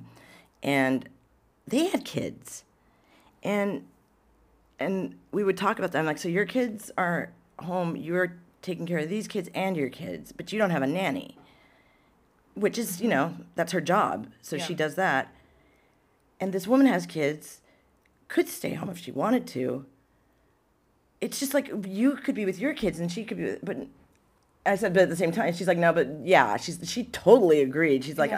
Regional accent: Seattle, Washington, United States; now in New York, United States; But like New York has all these unique rituals that are so different than what I grew up with in Seattle.

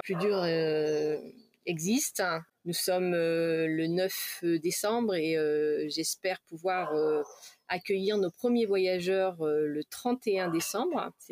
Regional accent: Brittany, France; now in Delhi, India; moi je suis bretonne, du bord de mer, d'un petit village de 3000 habitants

